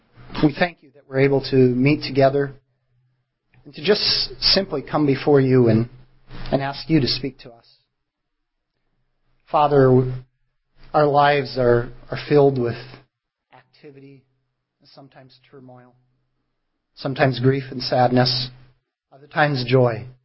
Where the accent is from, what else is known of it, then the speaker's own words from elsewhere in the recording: South Dakota, United States; I'm from South Dakota